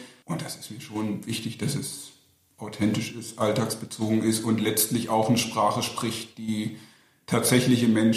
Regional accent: Saxony-Anhalt, Germany; einen engen Kontakt zu Freunden aus meinem Heimatdorf, was bei Gardelegen liegt.

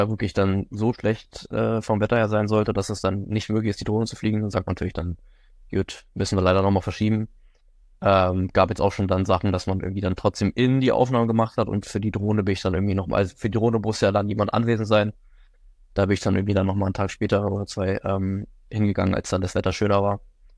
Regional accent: Berlin, Germany; ich komme aus Berlin und gerade hier so in der Innenstadt

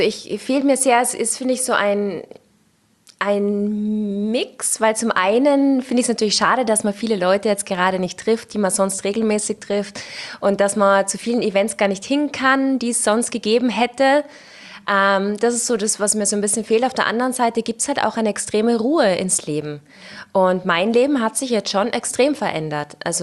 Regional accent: Salzburg, Austria; gerade auch als Salzburgerin

